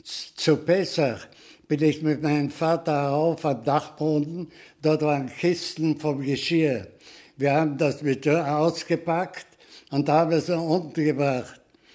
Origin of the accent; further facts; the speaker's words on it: Leoben, Styria, Austria; born there; Ich bin geboren in Leoben, in der Betatuner Straße Nummer 18, die später nach dem Anschluss als Dreierschützenstraße Nummer 3 umbenannt wurde.